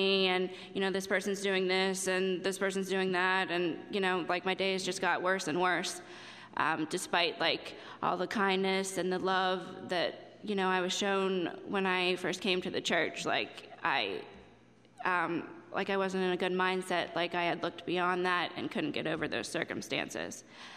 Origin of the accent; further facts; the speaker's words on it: Altoona, Pennsylvania, United States; Like, I'm from Altoona